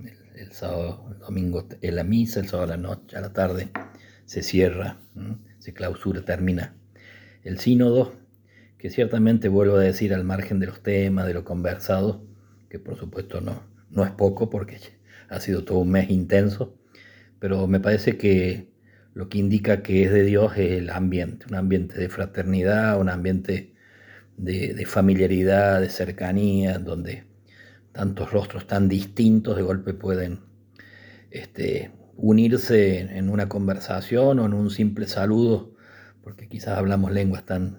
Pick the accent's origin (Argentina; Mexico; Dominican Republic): Argentina